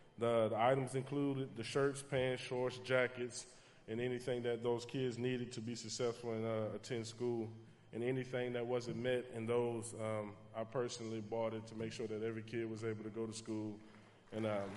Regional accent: New Iberia, Louisiana, United States; now in New York, United States; We established a foundation to empower the youth around my hometown of New Iberia, Louisiana, and in my amazing playing city of New York.

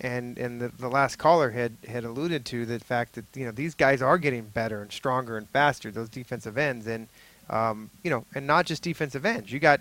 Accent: Phoenix, Arizona, United States; Well, I grew up in Phoenix, Arizona, went to a Catholic school.

